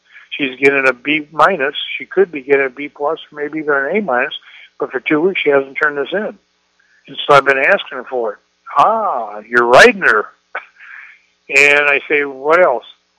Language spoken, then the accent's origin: English; Iowa, United States; When they revived me, because I'm from Iowa, and I'm thinking pennies, $9.99.